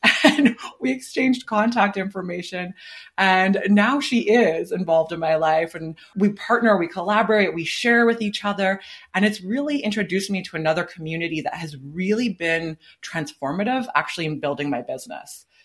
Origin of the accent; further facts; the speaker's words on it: Calgary, Alberta, Canada; There is a conference happening here in my hometown, Calgary, Alberta, next Saturday.